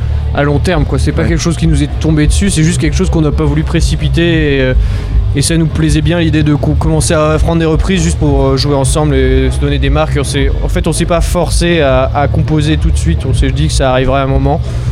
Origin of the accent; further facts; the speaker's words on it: Brest, Brittany, France; now in Nantes, France; Nous, en fait, on vient de Brest, donc on a commencé à faire de la musique et des concerts à Brest, et passé 2 ans là-bas, et c'est après qu'on a bougé à Nantes.